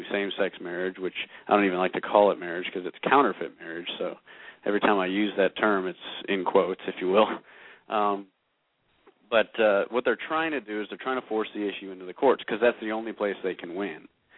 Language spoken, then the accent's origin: English; New York, United States; and you know, I'm from New York, and so it's personally very disheartening for me.